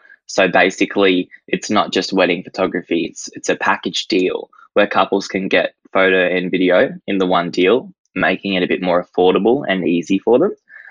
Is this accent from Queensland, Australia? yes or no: yes; Gold Coast, Queensland, Australia; I'm from the Gold Coast and I am 18 years of age and I am a wedding photographer.